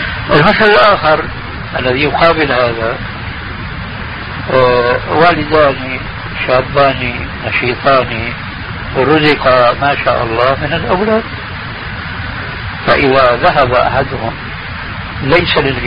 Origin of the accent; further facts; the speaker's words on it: Syria; كما يقولون عندنا في سوريا بيسند الحيطان